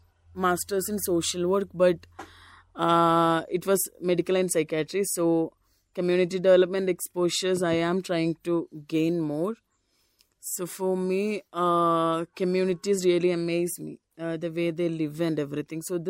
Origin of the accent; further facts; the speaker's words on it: Kerala, India; and I'm coming from Kerala.